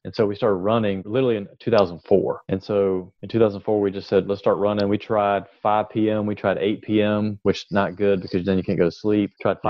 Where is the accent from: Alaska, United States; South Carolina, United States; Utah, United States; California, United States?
South Carolina, United States; Greenville; now in Memphis, United States; And I came from Greenville, South Carolina, which is the 1% rule is very prevalent over there.